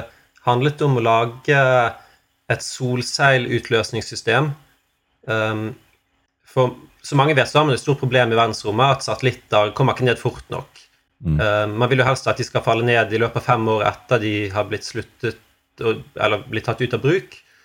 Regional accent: Bergen, Vestland, Norway; Jeg er fra Bergen.

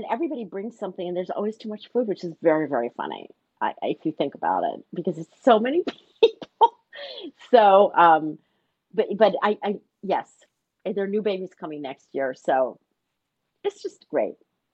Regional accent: Philadelphia, Pennsylvania, United States; So I told you I'm from Philadelphia.

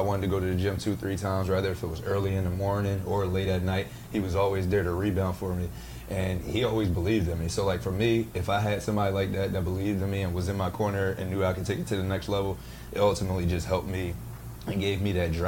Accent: Philadelphia, Pennsylvania, United States; I feel like growing up in Philly, like I said, having had that dog, you know, mentality

